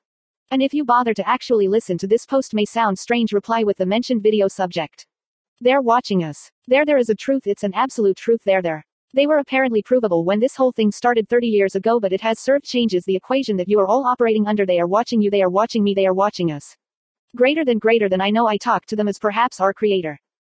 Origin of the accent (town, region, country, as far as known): San Bernardino, California, United States; born there